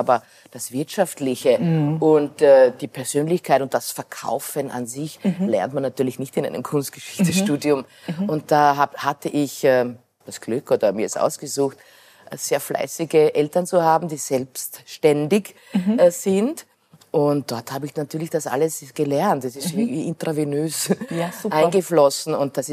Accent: Burgenland, Austria; Im Burgenland am Neusiedlersee.

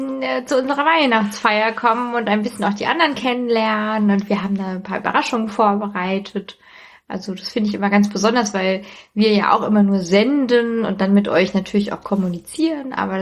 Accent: Frankfurt, Hesse, Germany; Also, ich komme ja hier aus Frankfurt.

